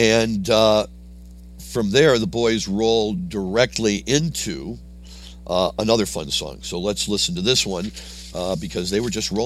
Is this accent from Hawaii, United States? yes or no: no; Chicago, Illinois, United States; I'm from Chicago. What do you want?